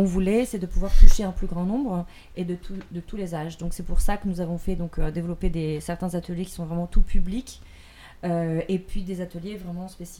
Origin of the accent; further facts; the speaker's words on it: Bordeaux, Nouvelle-Aquitaine, France; Puis moi, je suis limousine et bordelaise.